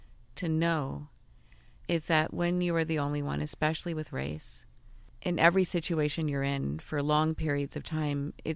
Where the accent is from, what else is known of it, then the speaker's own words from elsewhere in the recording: Oregon, United States; And parenthetically, I'm from Oregon.